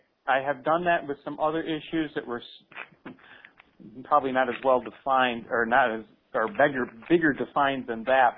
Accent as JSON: {"language": "English", "town": "Waterford", "region": "Michigan", "country": "United States", "said": "I'm from Waterford, Michigan."}